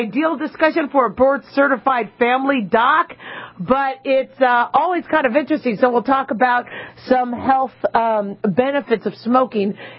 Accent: Phoenix, Arizona, United States; You know, growing up in Phoenix, Arizona, I got a little bit of redneck in me.

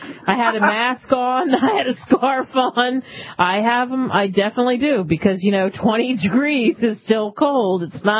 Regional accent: Philadelphia, Pennsylvania, United States; Hey, growing up in Philly, we did that too. You had to go out first, clear off the ice and then the snow, and then you warm up the car, and that's what you do.

